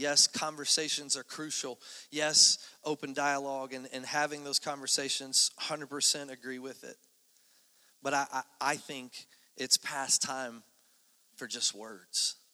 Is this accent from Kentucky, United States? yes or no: yes; Kentucky, United States; I'm from Kentucky, for goodness sakes, okay?